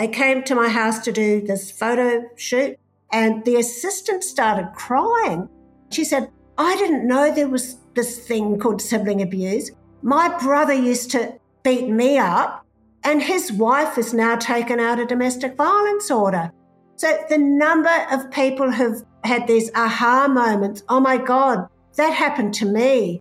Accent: New Zealand; That was one little gift I got from growing up in the … household in New Zealand.

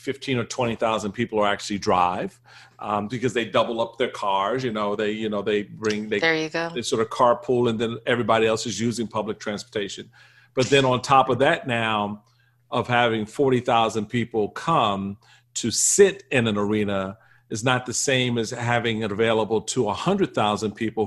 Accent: Washington, District of Columbia, United States; where I grew up in Washington, D.C.

